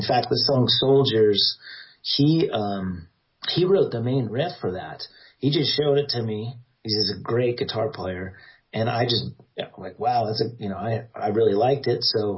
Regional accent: Idaho, United States; Palmer's a guy I grew up with in Idaho.

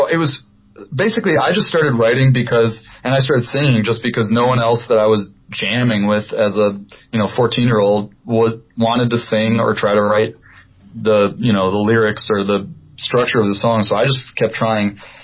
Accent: Detroit, Michigan, United States; I grew up in Detroit, and there's this blues guy that was a teacher that my friend was taking lessons from

